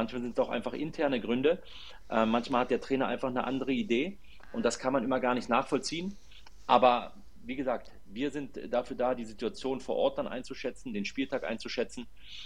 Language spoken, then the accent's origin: German; Berlin, Germany; now in Cologne, Germany; Das ist ja mein Heimatverein, wo ich aufgewachsen bin. Ich bin ja gebürtiger Berliner und lebe jetzt in Köln.